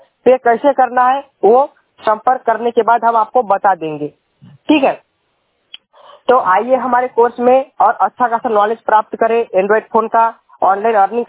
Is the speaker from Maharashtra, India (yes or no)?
yes; Nagpur, Maharashtra, India; और मैं नागपुर महाराष्ट्र से हूँ।